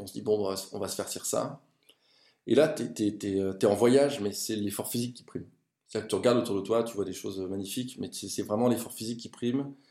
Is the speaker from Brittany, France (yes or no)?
no; Normandy, France; parce qu'en tant que Normand, je ne peux pas dire que la pluie, c'est quelque chose que j'aime pas